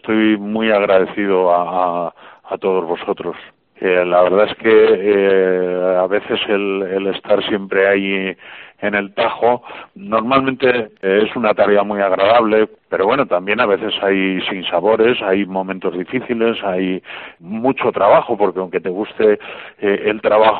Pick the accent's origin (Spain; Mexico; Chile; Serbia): Spain; Castilla-La Mancha; Somos castellanos, hablamos un buen castellano, pero bueno, creo que estas variantes, pues no está mal que se recojan, ¿no?